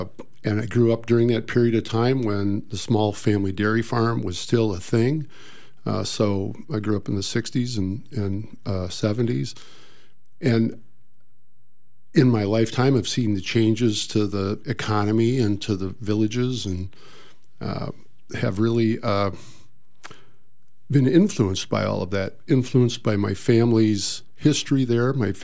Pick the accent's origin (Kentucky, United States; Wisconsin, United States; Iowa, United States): Wisconsin, United States; Cazenovia; So I was thinking about this on the way up, how to describe where I grew up. And I grew up in Cazenovia, which is pretty much due east of here